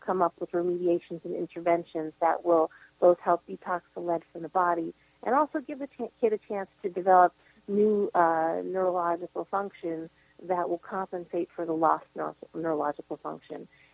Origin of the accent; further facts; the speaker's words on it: Massachusetts, United States; Even from when I was a kid, I grew up near Boston